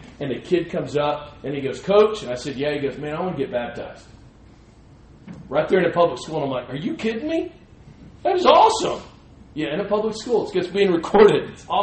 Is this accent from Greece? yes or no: no; Dallas, Texas, United States; I grew up in Dallas-Fort Worth